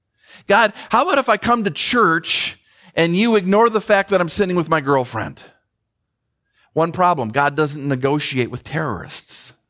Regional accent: Minnesota, United States; Growing up, one of my heroes was Hubert Humphrey, former senator, former vice president for my home state of Minnesota.

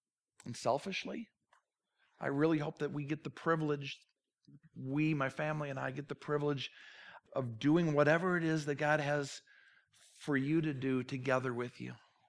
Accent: Minnesota, United States; yes, I'm back from Minnesota. I know people get nervous every time I go there. Is he going to come back? It's where I grew up. It's not where I live.

